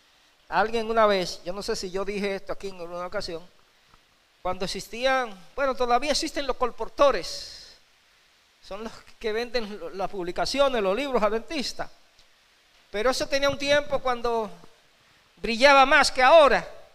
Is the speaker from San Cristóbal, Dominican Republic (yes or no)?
no; Higüey, La Altagracia, Dominican Republic; yo recuerdo que mi pueblo en Higüey, yo no sé qué, eso por otra parte, cuando habían esas sequías salían a hacer procesiones, peregrinaciones, y sacaban a la patrona.